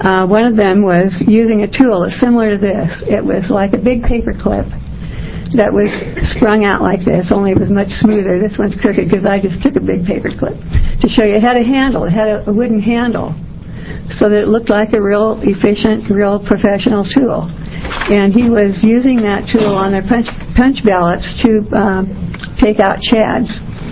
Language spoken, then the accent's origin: English; Oregon, United States; from Clackamas County, and I was chair of the Election Integrity Project for the past 3 years.